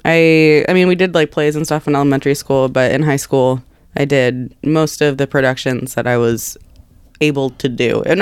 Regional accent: Carmichael, California, United States; Yeah, I grew up in Carmichael.

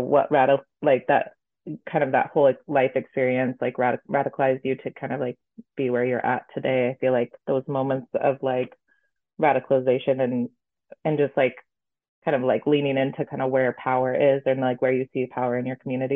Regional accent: Washington, United States; You know, I grew up in Eastern Washington and like parents still live out there and came out here for college

